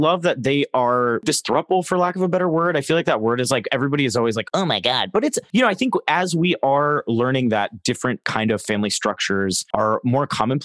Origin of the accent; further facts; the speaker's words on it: Florida, United States; I grew up in Florida though, so you know.